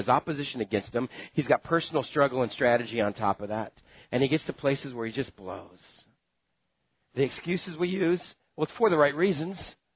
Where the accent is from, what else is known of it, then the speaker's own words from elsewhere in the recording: Texas, United States; I'm Texan. Where we come from. Maybe an ethnicity. That's just the way my people are.